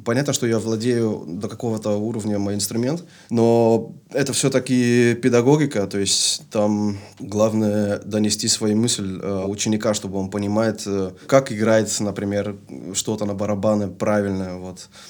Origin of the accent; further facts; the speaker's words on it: Leffinge, West Flanders, Belgium; Вообще я не вырос в Остенде, я вырос в деревне недалеко от Остенде, под названием Лаффинге. Моя мама там до сих пор живет